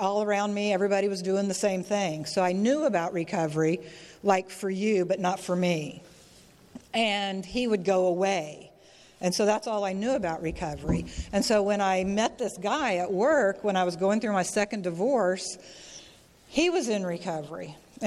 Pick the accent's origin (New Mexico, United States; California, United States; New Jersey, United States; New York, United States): California, United States; also born or lived in Texas; I grew up the youngest of five, and I moved to Texas from California to a small town, and I always felt like I didn't belong